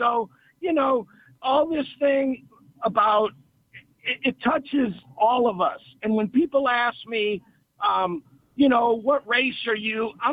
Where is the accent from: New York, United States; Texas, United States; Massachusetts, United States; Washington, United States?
Massachusetts, United States; Boston; Growing up in Boston in the 60s, the Confederate flag was like looking at death.